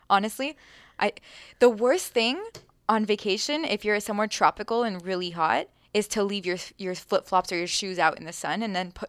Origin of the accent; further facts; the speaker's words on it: Lefkada, Ionian Islands, Greece; So I'm from Lefkada in Greece, which is in the northwest of Greece. It's part of the Ionian Sea, one of the seven islands in the Ionian Sea.